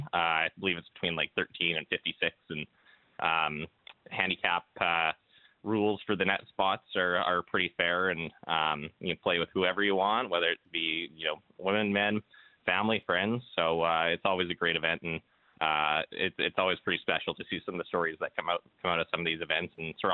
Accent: Calgary, Alberta, Canada; But, you know, growing up in Calgary, like, I don't know. I don't think there's another city like Calgary that has quite that, you know, golf bug.

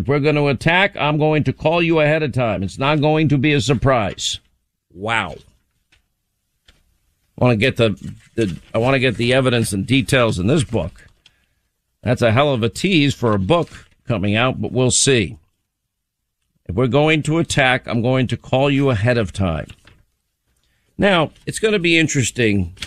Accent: New York, United States; born there; I was born in New York.

